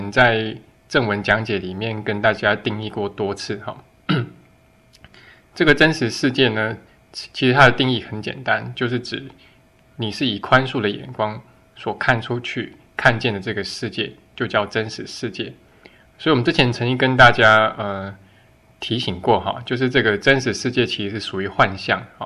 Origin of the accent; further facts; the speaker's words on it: China; 用我们中国人的成语来说